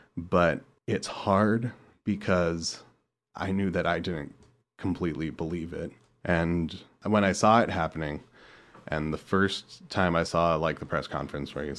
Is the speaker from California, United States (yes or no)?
yes; California, United States; even growing up in California, which is extremely liberal, extremely forward thinking as far as that kind of stuff goes, socially liberal.